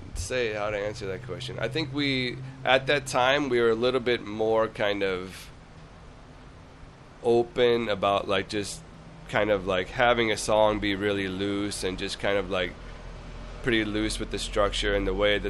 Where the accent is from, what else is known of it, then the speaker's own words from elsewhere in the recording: St. Louis, Missouri, United States; I'm the only one who's not from California. I'm from St. Louis.